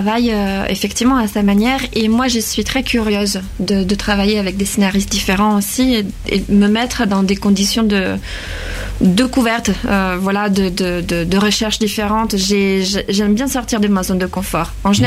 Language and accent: French; Italy; French is a second language; moved away as an adult; now in Angoulême, France; j'étais déjà en France parce que j'ai quitté l'Italie assez tôt, j'avais 20 ans, et je suis arrivée à Paris au début.